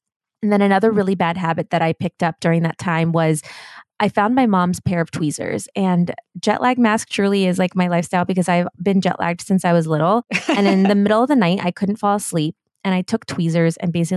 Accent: Germany; And growing up in Germany, I have an aunt who lives in Paris.

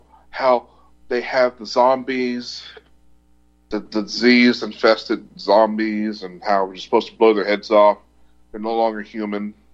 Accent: Austin, Texas, United States; also born or lived in California; I'm from Austin, Texas, and I've lived all over California.

